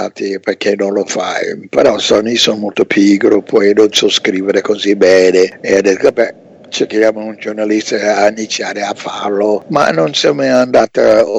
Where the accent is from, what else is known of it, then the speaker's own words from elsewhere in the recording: Muskegon Heights, Michigan, United States; also born or lived in Massachusetts; nei primi 7 anni sono vissuto in Massachusetts. Spostandomi insieme con mamma e papà, siamo andati in Michigan, a Muskegon Heights, Michigan, che è un piccolo quartiere, diciamo, fuori Muskegon, dove ho fatto liceo